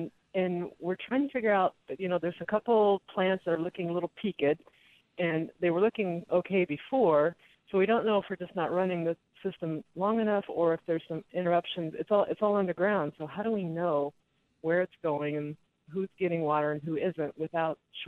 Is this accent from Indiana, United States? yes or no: yes; Indiana, United States; moved away; We are Midwest immigrants from Indiana, so we've never had to deal with irrigation before.